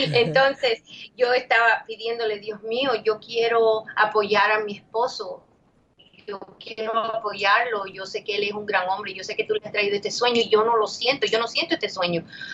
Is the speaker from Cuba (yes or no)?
yes; Cuba; No yo, porque yo soy cubana